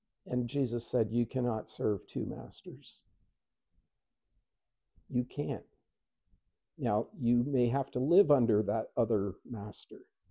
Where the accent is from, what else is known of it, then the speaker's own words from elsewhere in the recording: Canada; I was born and raised in Canada. I'm not going to call myself Canadian because I have long since left that point of my life behind. But I am a believer living in the nation of Canada, the country of Canada.